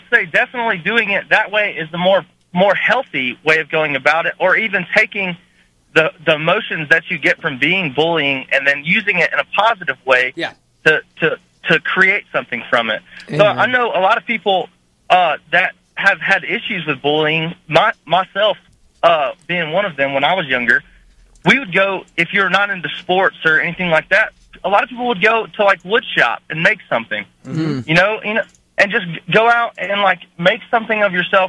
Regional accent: Alabama, United States

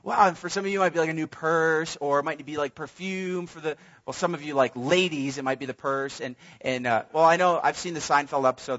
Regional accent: New York, United States; where I grew up in New York, everyone knew that the balls, at the bottom, there were tokens to be found.

